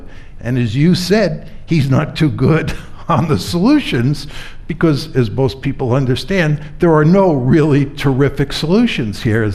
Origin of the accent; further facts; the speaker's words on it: United States; You know, I'm an American.